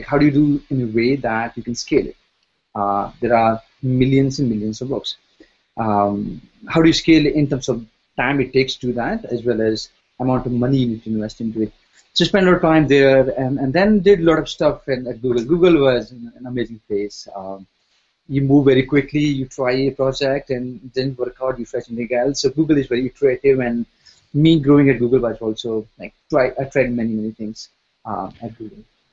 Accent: North India, India; I grew up in India, north part of India. And I've been to all the public schools as I was growing up. And then I went to college called IIT Delhi. That's in Delhi.

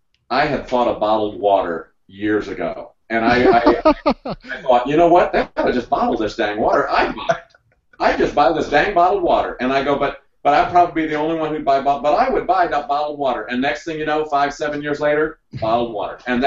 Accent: Missouri, United States; I come from Missouri, where a state where Washington has an R.

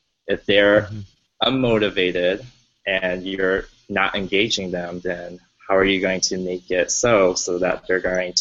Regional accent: Colorado, United States; I grew up landlocked in Colorado where never exposed to any water.

